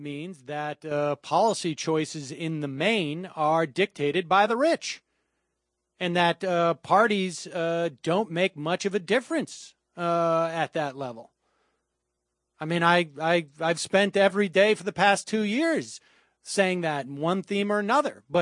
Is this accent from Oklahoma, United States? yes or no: no; Massachusetts, United States; We're both from Massachusetts.